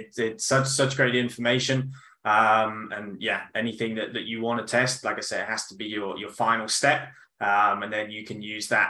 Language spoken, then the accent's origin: English; South East England, United Kingdom; So I grew up on a small island on the south coast of England called the Isle of Wight.